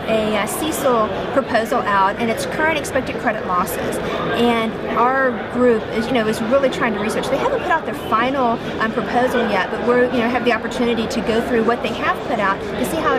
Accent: Florida, United States; I've never been to Disneyland, and I'm from the Disney World part of the country

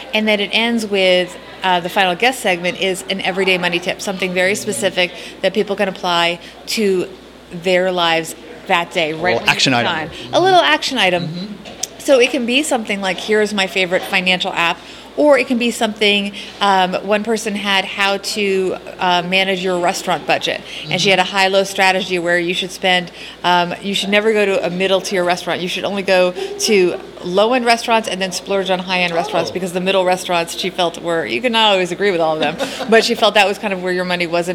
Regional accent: New York City, New York, United States; Well, this is great because I'm from New York City, so this was a way to relax and get away.

